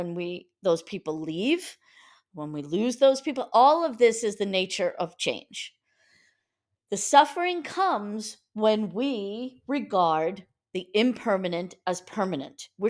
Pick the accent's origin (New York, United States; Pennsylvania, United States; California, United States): New York, United States; Massapequa; I was the founder of a yoga studio in my hometown of Massapequa in New York for about 15 years.